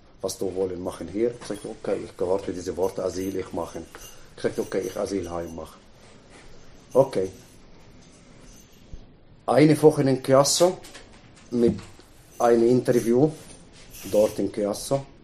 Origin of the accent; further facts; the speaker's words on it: Egypt; German is a second language; also born or lived in Italy; now in Switzerland; warum ich komme aus Ägypten nach Italien und nachher hier